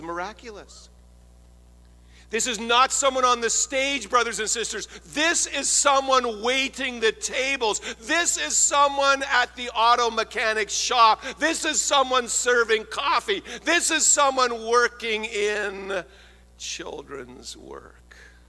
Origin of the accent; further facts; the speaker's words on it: Canada; I was raised in Canada, and David Maines was like the Billy Graham of Canada.